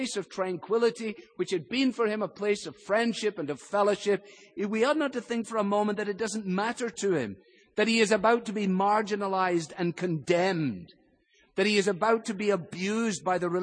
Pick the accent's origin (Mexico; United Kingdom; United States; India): United Kingdom; Glasgow, Scotland; I remember as a boy growing up in Glasgow